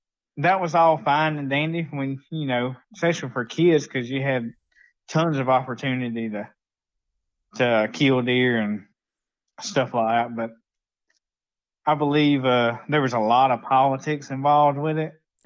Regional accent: Alabama, United States; I'm from South Alabama.

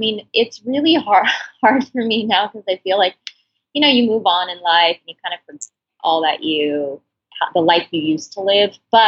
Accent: Cerritos, California, United States; I grew up in a household where it's pretty traditional.

